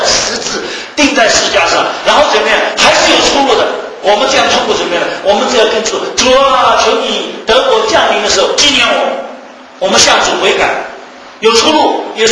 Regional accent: China; 因为以色列管我中国人什么关系

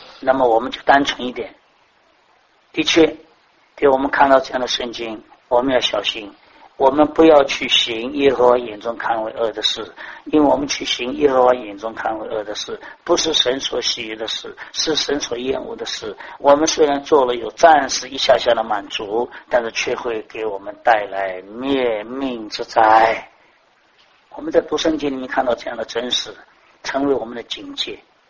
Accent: China; 我们中国人很搞这套东西的，不是这样吗？

